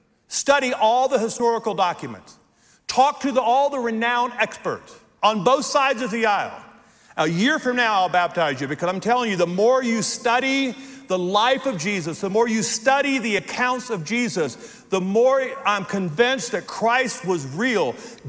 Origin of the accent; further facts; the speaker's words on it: Logansport, Louisiana, United States; I grew up in Logansport, Louisiana, south of Shreveport on the Sabine River. It is very remote.